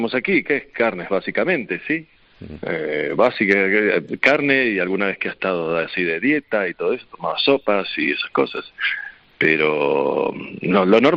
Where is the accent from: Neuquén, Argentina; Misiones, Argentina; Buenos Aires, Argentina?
Buenos Aires, Argentina; De Buenos Aires.